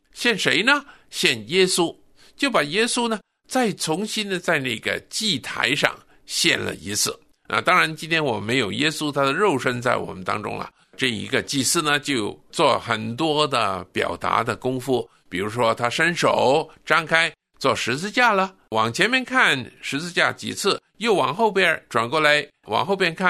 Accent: China; 而且你跟我都是中国人

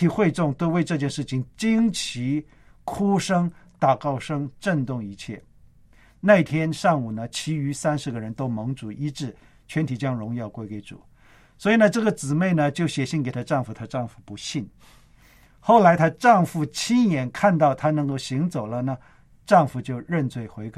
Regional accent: Shandong, China; 因为我们的家乡是山东

